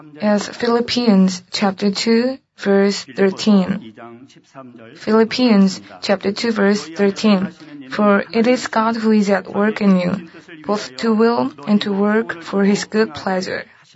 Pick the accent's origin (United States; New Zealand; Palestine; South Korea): South Korea; Seoul; born there; English is a second language; I was born in Seoul on December 5th, 1980. I'm the smallest one among three daughters and one son in my family.